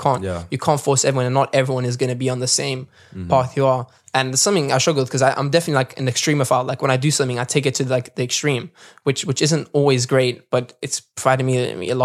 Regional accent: Cape Town, Western Cape, South Africa; also born or lived in Netherlands; It's home for me, and that's where I've lived my whole life. Basically, I grew up a bit in Holland when I was younger

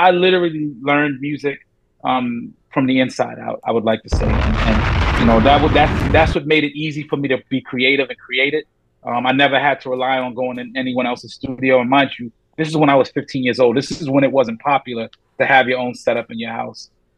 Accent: New York City, New York, United States; I grew up in New York City, and, you know, my childhood was not the best childhood

